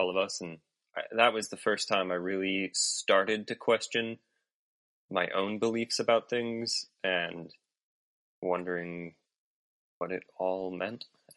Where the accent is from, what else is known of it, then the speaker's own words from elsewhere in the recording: Sudbury, Massachusetts, United States; now in Utah, United States; Yeah, so I was raised Mormon in Sudbury, Massachusetts. My dad's whole family comes from Utah, which is actually where we're living now.